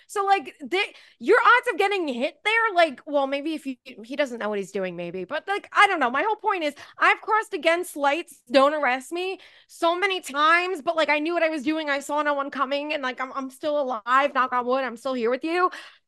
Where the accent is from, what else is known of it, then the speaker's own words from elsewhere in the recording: New York, United States; I grew up in New York.